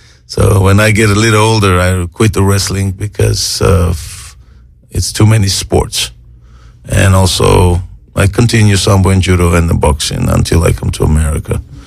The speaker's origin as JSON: {"language": "English", "country": "Armenia", "said": "I'm from Armenia, in the former Soviet Union, mm-hmm. and we are part of Russia. And but now we are a very much independent country. Armenia is Armenia now."}